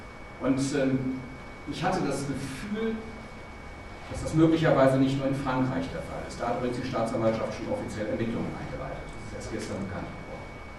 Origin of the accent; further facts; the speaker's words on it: Cologne, North Rhine-Westphalia, Germany; Wie gesagt, ich komme aus Köln, das ist nochmal speziell